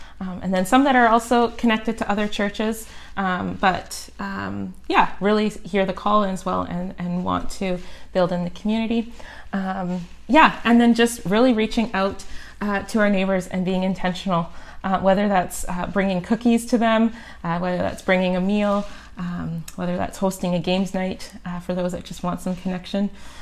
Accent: Abbotsford, British Columbia, Canada; now in Coquitlam, Canada; I didn't grow up in Coquitlam. I grew up in Abbotsford, about 45 minutes away, on a raspberry farm.

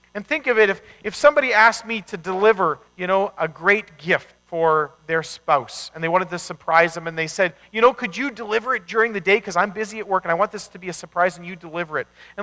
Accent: Manitoba, Canada; Where I grew up in Manitoba, there was the Red River, and it was Red River because it was muddy, you know?

